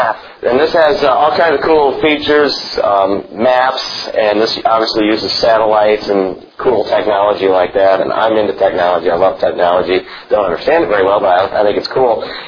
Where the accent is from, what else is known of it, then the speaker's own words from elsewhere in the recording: Illinois, United States; now in Greenville, United States; Now, I'm from Illinois. You know how they make Illinois roads? Everything's north and south.